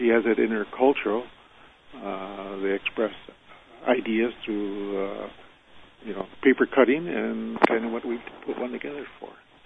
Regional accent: Wisconsin, United States; I'm Ojibwe from Wisconsin. Lac Qui Ré is the reservation I'm from. I'm Ottawa from my mother from Michigan, and again, Ojibwe from my father from Lac Qui Ré.

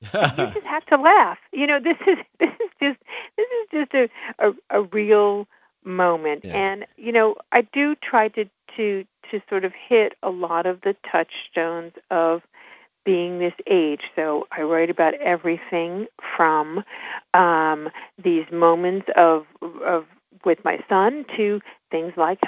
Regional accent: Mobile, Alabama, United States; I happen to be, you know, not everybody knows this, but from Alabama. I'm from Mobile, Alabama

